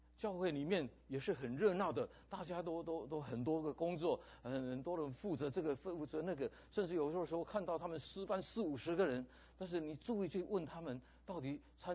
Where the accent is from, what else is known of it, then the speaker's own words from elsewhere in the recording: Philippines; first language Min Nan; 我是菲律宾华侨。我们在菲律宾的时候，我们是在菲律宾土生土长的，我跟师母都是啊、在菲律宾土生土长的。在菲律宾的时候，我们语言讲的比较乱哈、基本上在家里是讲闽南话啊、跟台湾话有点相似，但是不完全一样。